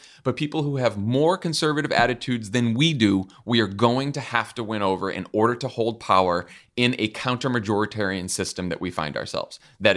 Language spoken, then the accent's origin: English; Massachusetts, United States; I'm now joined by the senior senator from my home state of Massachusetts